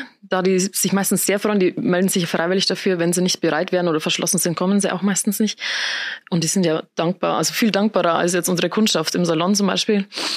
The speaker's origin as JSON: {"language": "German", "town": "Luhe", "region": "Bavaria", "country": "Germany", "said": "Ich bin noch 29, bin aus Luhe, Landkreis Neustadt an der Waldnab."}